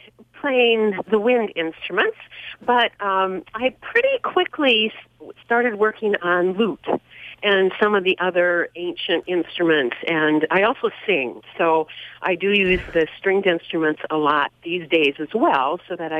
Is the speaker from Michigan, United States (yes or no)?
yes; Holland, Michigan, United States; moved away as an adult; also born or lived in San Francisco / Seattle / Alaska; I grew up in Holland, Michigan.